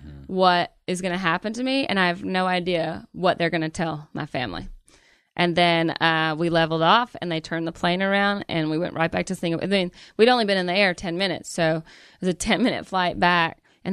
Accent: Calhoun, United States; So I was like looking for the guys from my hometown, from the 137th Brigade, I think they were, from Calhoun.

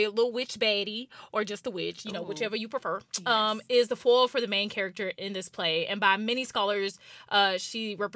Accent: Texas, United States; I'm from East Texas, so, like, St. Augustine, Nacogdoches area.

